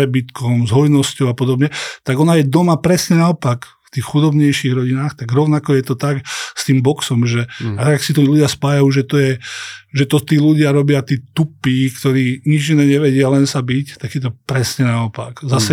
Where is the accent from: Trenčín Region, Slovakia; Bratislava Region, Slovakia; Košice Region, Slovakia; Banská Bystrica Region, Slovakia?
Trenčín Region, Slovakia; Trenčín; Máme to šťastie, že sme z Trenčína.